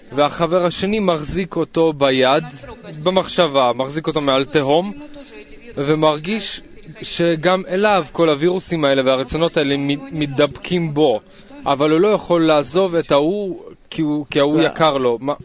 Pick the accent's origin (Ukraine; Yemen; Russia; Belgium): Russia; Moscow; תודה. אני ממוסקבה.